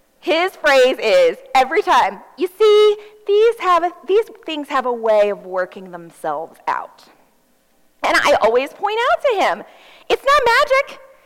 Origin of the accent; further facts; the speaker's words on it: Ohio, United States; I'm from Ohio, and I attended a little country church, a Methodist church in Ohio.